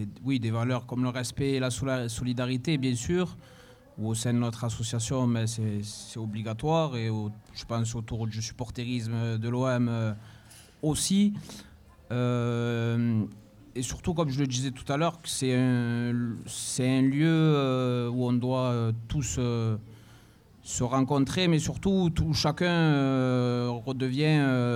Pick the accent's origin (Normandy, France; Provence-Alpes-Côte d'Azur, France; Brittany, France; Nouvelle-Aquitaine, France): Provence-Alpes-Côte d'Azur, France; Marseille; en tant que Marseillais de naissance